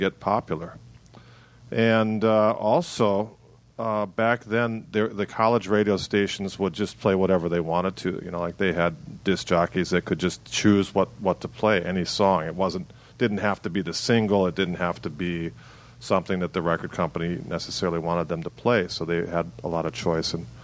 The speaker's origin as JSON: {"language": "English", "town": "Milwaukee", "region": "Wisconsin", "country": "United States", "tie": "born or raised there", "said": "Like growing up in Milwaukee, the record stores, they were the social gathering points."}